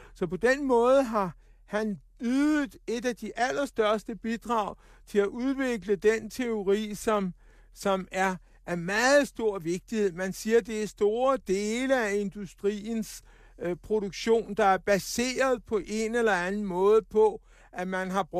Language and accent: Danish; Frederiksberg, Capital Region of Denmark, Denmark; Ja, jeg er fra Frederiksberg.